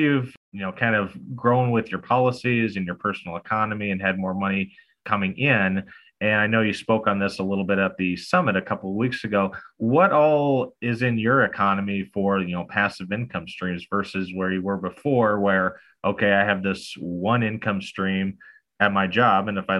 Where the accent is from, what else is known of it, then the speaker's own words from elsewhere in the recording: Marshall, Minnesota, United States; my first, shall we say, passive investment was a fourplex here in my hometown of Marshall, Minnesota.